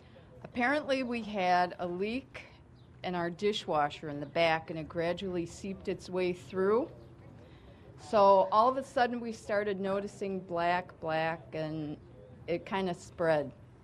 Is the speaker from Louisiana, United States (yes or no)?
no; Naperville, Illinois, United States; from Naperville.